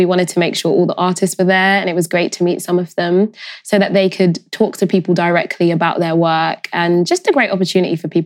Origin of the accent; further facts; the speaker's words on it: London, United Kingdom; Oh, well, I'd say I grew up in Highgate, North London, and I went to theatre school.